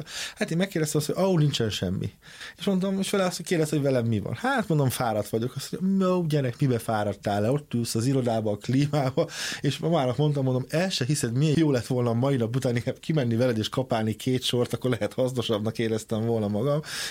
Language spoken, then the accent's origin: Hungarian; Nyíregyháza, Szabolcs-Szatmár-Bereg, Hungary; now in Budapest, Hungary; Büszke nyíregyházi vagyok.